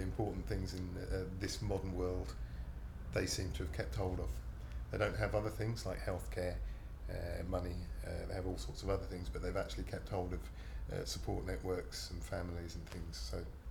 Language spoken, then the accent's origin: English; Cambridge, East of England, United Kingdom; also born or lived in Lewes / Rochdale / Hebden Bridge; now in Nottingham, United Kingdom; Lived in Nottingham for about 27 years, something like that, yeah. Originally from Cambridge, moved to Lewes in Brighton, near Brighton. Moved to Rochdale, then spent a lot of time in a place called Hebden Bridge in West Yorkshire, and then went to Nottingham.